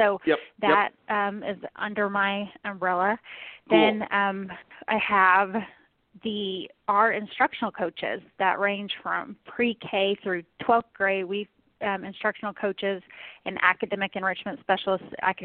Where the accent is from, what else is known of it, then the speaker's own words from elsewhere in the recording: Oklahoma, United States; now in Broken Arrow, United States; I did not grow up in Broken Arrow. I grew up in Oklahoma in the southeast area, but I have lived in Broken Arrow for about 20 years now.